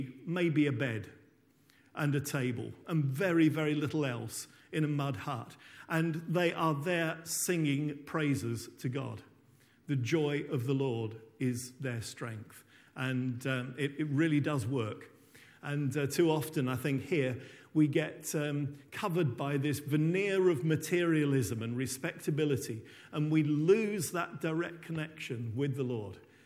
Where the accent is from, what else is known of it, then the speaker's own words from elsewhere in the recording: East of England, United Kingdom; now in Kenya; I was born and brought up in East Anglia, so I don't do hot and sticky very well.